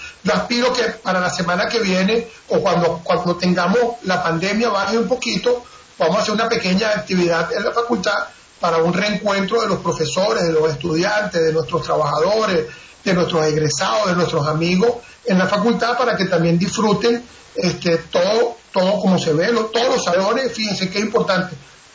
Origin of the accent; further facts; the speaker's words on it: Venezuela; aunque sean diferentes, somos venezolanos todos